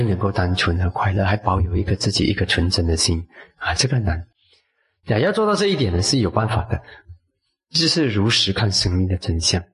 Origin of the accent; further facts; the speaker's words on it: China; 我们中国人最厉害的，最了解的那种什么法啦